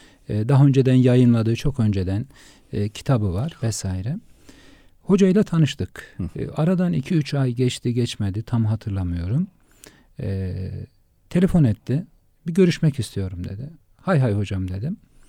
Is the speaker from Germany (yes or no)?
no; Erzincan, Turkey; born there; 1967 Erzincan doğumluyum.